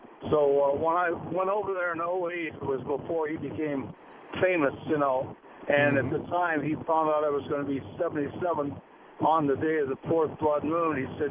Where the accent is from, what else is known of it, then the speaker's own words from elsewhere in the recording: Phoenix, Arizona, United States; Listen, I'm not from Salinas. I'm from Phoenix, Arizona.